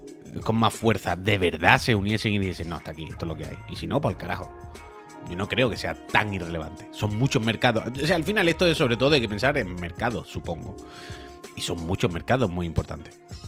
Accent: Murcia, Region of Murcia, Spain; Yo soy de Murcia, aquí no cae ni de casualidad.

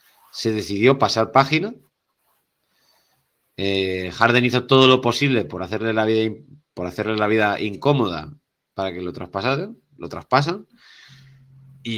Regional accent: Valencia, Valencian Community, Spain; repito, yo soy de Valencia, sé lo que es eso

